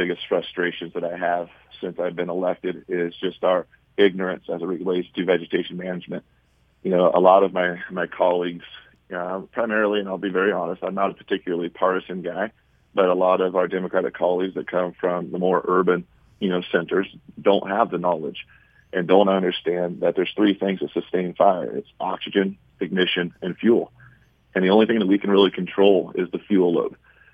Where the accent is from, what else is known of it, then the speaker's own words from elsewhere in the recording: Modesto, California, United States; So I was born and raised in the west side of Modesto out in the Wood Colony area and to an ag family.